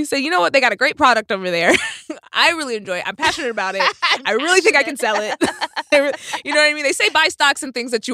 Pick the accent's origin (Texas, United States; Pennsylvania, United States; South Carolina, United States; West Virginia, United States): Texas, United States; I'm from Texas. Also used to be Mexico.